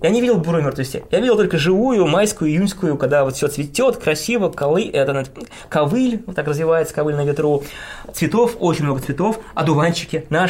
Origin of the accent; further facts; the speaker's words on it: Chelyabinsk, Chelyabinsk Oblast, Russia; Просто у меня, так как я из Челябинска и в Челябинск возвращался в конце